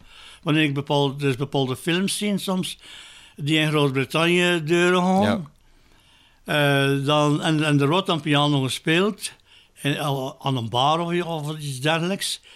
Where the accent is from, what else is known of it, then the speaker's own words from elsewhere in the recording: Bruges, West Flanders, Belgium; born there; Dus in Sint-Anne, in Brugge natuurlijk. Was ik geboren, ook in de eerste van de tweede maand van 43.